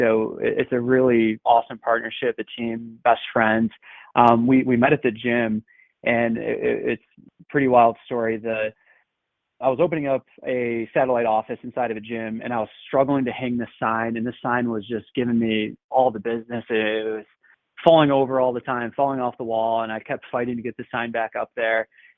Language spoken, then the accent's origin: English; New York, United States; growing up in Central New York and in the early 90s